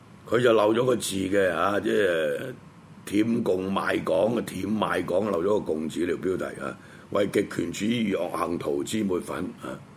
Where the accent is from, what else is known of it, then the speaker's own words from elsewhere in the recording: Hong Kong; 我哋作為香港人一定要強烈譴責